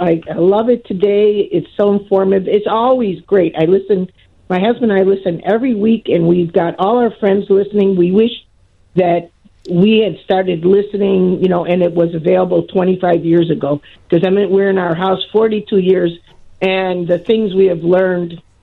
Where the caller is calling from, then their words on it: Harwood Heights, Illinois, United States; Harwood Heights, Illinois.